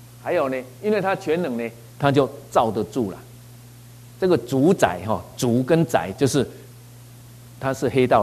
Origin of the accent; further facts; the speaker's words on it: Taiwan; 所以不是只有我们台湾人觉得说